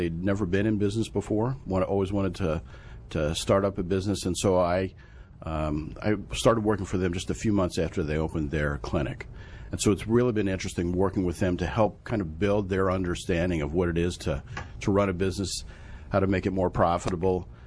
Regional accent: Levittown, Pennsylvania, United States; So I grew up in a little town called Levittown, Pennsylvania.

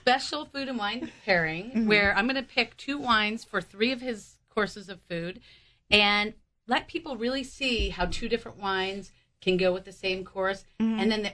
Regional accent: New Jersey, United States; I didn't grow up with a silver corkscrew in my mouth. You know, I'm from Jersey, too.

